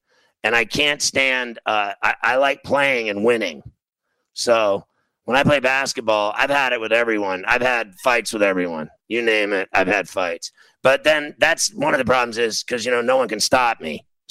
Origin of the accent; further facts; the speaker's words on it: Pittsburgh, Pennsylvania, United States; Like in hockey, growing up in Pittsburgh, I played hockey.